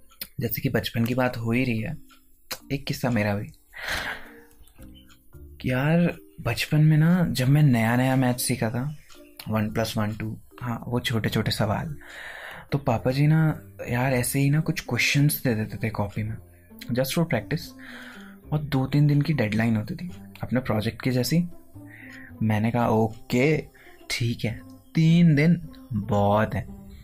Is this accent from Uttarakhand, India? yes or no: yes; Tehri, Uttarakhand, India; now in Dehradun, India; और मैं टिहरी से हूँ। मैंने अपनी 12th तक की पढ़ाई न्यू टिहरी से ही की है। उसके बाद मैं देहरादून शिफ्ट हो गया था, आखिर आगे की पढ़ाई कंप्यूटर्स की जो करनी थी। अभी भी देहरादून से ही अपनी मास्टर्स कर रहा हूँ।